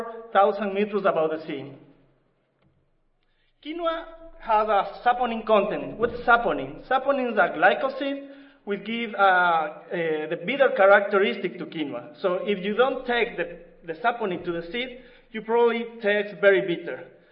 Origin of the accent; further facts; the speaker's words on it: Ecuador; In South America, we are from Ecuador, we call quinoa the mother of the grain or golden grain